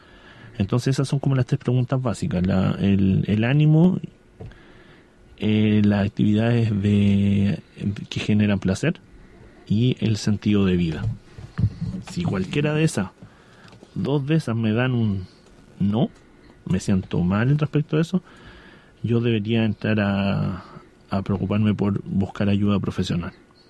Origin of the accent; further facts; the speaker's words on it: Chile; Nosotros como chilenos, en un país distinto